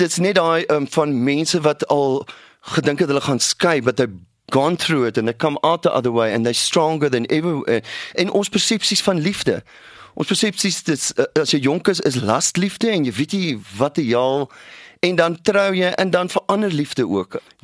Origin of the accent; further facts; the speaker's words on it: Karoo, South Africa; hoe ek groot geword het in die Karoo en oral